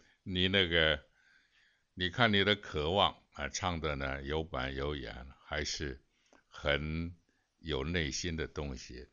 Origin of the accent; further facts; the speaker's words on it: Fujian, China; accent: Minnan; now in Beijing, China; 像我是福建人，我至今说话在北京待了50年了，我说话还有闽南口音呢，我是闽南人。